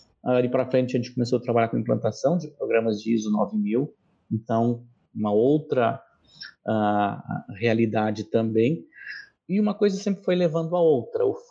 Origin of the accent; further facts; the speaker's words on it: Rio Grande do Sul, Brazil; Não, sou gaúcho.